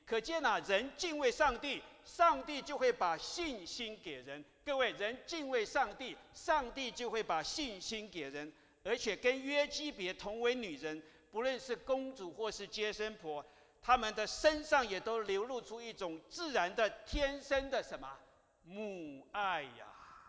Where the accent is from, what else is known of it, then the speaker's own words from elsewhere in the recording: Hualien, Hualien County, Taiwan; 各位，你们知道我是哪里人吗？我的家乡在花莲，就是上个月才发生过大地震的花莲。